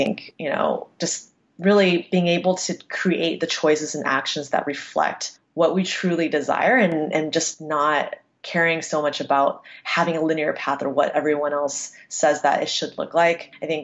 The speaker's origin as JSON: {"language": "English", "country": "United States", "said": "I am Taiwanese American."}